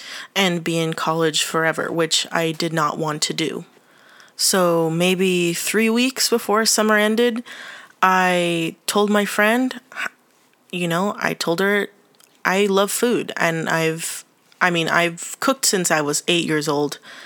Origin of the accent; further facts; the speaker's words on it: San Francisco, California, United States; I'm from San Francisco and I'm 19 years old.